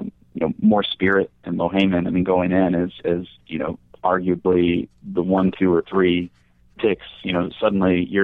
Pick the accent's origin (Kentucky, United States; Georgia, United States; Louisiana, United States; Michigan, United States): Kentucky, United States; Louisville; I grew up in Louisville, and that always helps.